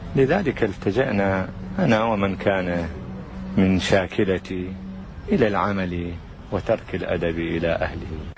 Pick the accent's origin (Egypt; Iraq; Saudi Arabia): Iraq; Erbil, Erbil Governorate; born there; ولدت في محافظة أربيل عام 1956، على الرغم من أن جذوري تعود إلى الجنوب، ولكن بما أن والدي كان عسكريا فكنا نتنقل معه كالبدو الرحل حيثما يحل، فولدت هناك في شمال العراق الحبيب.